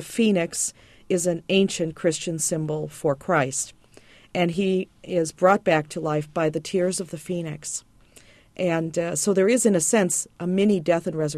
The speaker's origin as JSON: {"language": "English", "town": "Chicago", "region": "Illinois", "country": "United States", "tie": "born or raised there", "said": "And I grew up in Chicago in a non-churched family, not really practicing anything, but I'm a Girl Scout convert."}